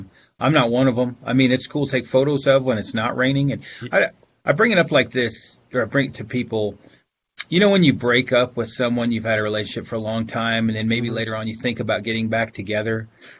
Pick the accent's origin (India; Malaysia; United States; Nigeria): United States; Oregon; I'm from Oregon originally. That's why I don't hunt Oregon anymore.